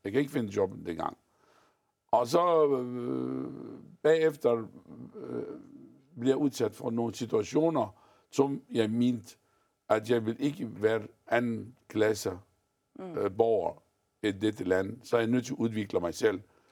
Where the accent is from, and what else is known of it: Egypt; moved away as an adult; now in Denmark